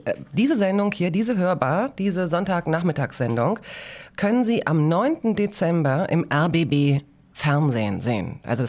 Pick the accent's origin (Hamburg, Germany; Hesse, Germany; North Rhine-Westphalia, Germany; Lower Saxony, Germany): Lower Saxony, Germany; Hanover; der Fußballverein Hannover 96 gegründet wurde. Meine Heimatstadt